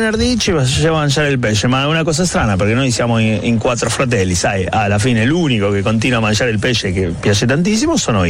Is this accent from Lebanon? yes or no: no; Argentina; niente, ma sì, sono argentino.